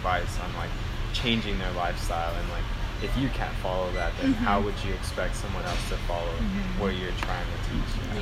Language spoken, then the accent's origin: English; Azusa, California, United States; I grew up in Azusa, so it was a lot easier for me to kind of like talk to a bunch of people and stuff like that.